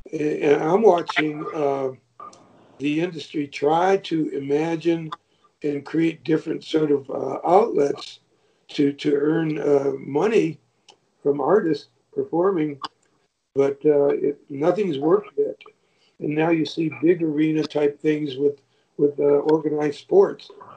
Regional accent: Michigan, United States; now in Georgia, United States; a lot of people don't know that I live in Georgia now. But I'm from Michigan, spent my whole life there.

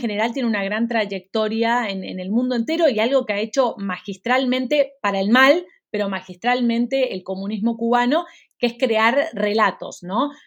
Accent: Argentina; y Argentina, que es mi país de origen, es el caso que más conozco

